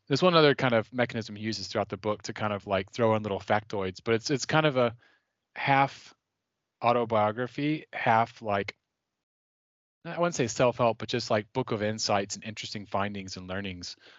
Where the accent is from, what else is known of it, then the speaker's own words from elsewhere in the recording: Austin, Texas, United States; he's from Austin, Texas. That's my hometown.